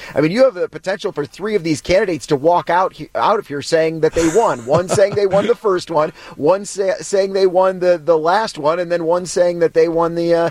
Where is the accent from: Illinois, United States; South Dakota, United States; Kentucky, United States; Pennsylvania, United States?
Illinois, United States; You and I, we're from Illinois.